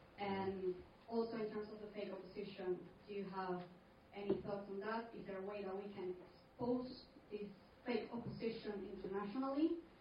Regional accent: Venezuela; I'm from Venezuela

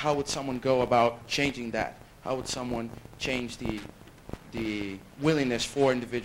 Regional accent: Brazil; now in Miami, United States; I'm a student doing general course here. I live in Miami, but I'm originally from Brazil.

